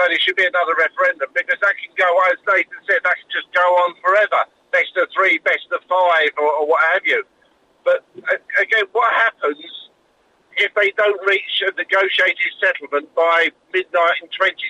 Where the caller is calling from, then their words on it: Marbella, Andalusia, Spain; Good morning, Giles. … in Marbella.